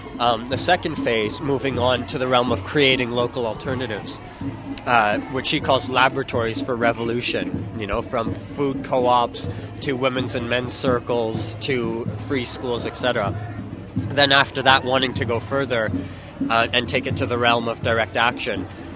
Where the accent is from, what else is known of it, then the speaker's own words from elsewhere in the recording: Montreal, Quebec, Canada; from Montreal